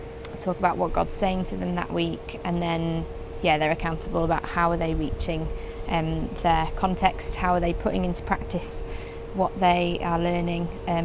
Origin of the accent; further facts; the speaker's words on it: Leeds, Yorkshire and the Humber, United Kingdom; I'm a Yorkshire girl, born and bred, grew up in Leeds.